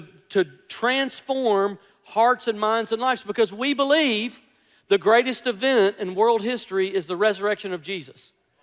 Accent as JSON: {"language": "English", "town": "Memphis", "region": "Tennessee", "country": "United States", "tie": "born or raised there", "said": "So I grew up in Memphis."}